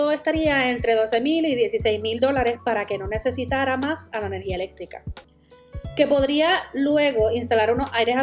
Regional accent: Puerto Rico; Yo soy la boricua fuera de la isla

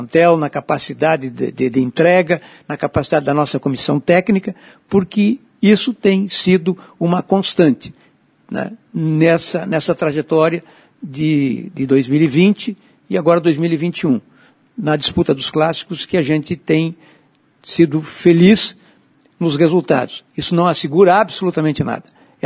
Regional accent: Rio Grande do Sul, Brazil; é uma marca do nosso jeito de ser como gaúchos e brasileiros.

